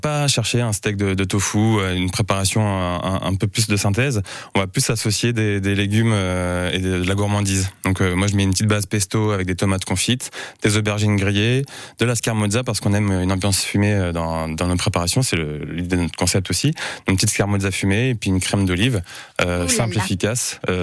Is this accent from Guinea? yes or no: no; Tours, Centre-Val de Loire, France; born there; Moi, je suis né à Tours et ma mamie était sur Lyon